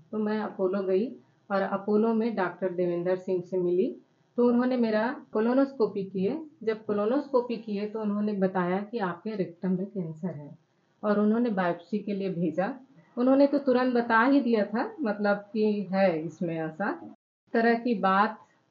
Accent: Raipur, Chhattisgarh, India; मैं रायपुर दुर्ग की रहने वाली हूँ

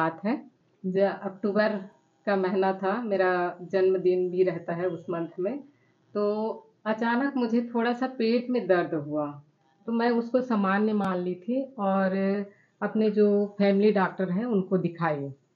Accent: Raipur, Chhattisgarh, India; मैं रायपुर दुर्ग की रहने वाली हूँ

